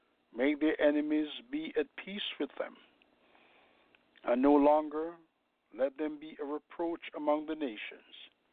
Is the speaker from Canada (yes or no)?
no; New York, United States; I'm from New York, and our church is located at 199-20 Linden Boulevard, St. Albans, New York.